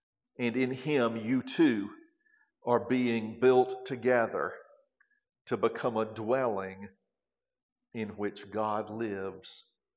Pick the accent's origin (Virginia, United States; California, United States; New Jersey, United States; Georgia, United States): Georgia, United States; a girl who had grown up there, in Taylor County, and I grew up in Taylor County